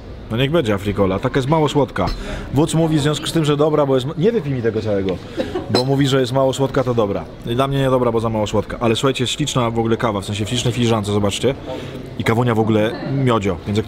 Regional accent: Radomsko, Łódź Voivodeship, Poland; bo w ogóle Radomsko, czyli w ogóle moje strony, moje diecezja.

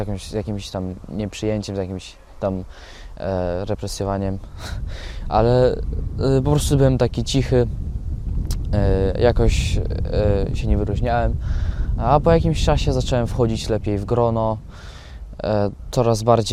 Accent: Eastern Ukraine, Ukraine; Polish is a second language; also born or lived in Gdańsk / Wejherowa; now in Czersk, Poland; przyjechałem z Ukrainy ze wschodu i przez jakiś czas najpierw mieszkałem w Gdańsku, potem bliżej Wejherowa, to tam na zachód od Gdańska. I właśnie tak gdzieś po pół roku życia w Polsce przeprowadziłem się do tego Czersku, w którym teraz mieszkam.

